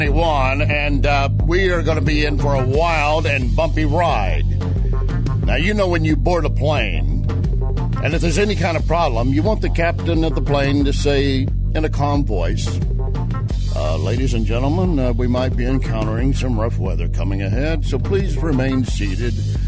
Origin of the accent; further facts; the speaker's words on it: Texas, United States; And it's not a BS just because I'm from Texas.